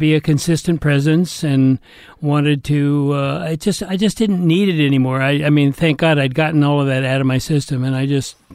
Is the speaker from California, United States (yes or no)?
yes; Atherton, California, United States; I was brought up in Northern California.